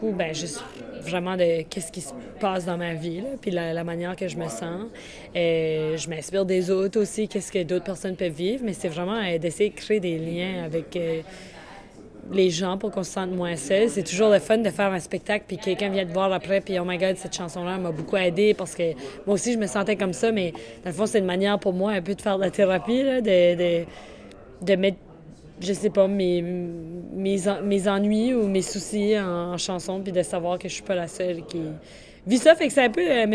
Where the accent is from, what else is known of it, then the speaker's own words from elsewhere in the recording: Dieppe, New Brunswick, Canada; je suis auteure, compositrice, interprète, puis je viens de Dieppe au Nouveau-Brunswick.